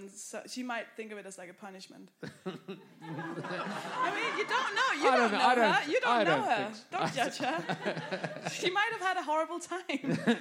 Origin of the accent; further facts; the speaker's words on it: Copenhagen, Capital Region of Denmark, Denmark; Don't do I come from Copenhagen.